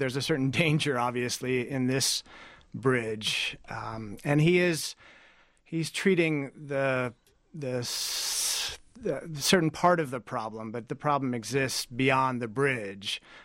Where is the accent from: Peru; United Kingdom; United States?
United States; Cleveland, Ohio; now in West Virginia, United States; I grew up in Cleveland, so I know Ohio well.